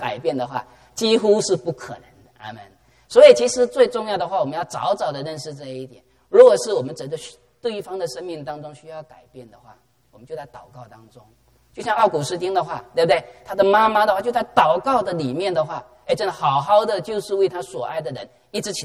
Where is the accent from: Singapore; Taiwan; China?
China; 我们中国人，我们其实教养孩子的过程当中